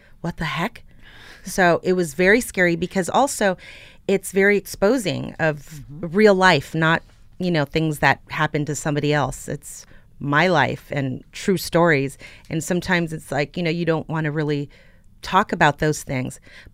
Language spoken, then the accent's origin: English; Burbank, California, United States; So I am a native California girl. I was born in Burbank and raised in the Valley.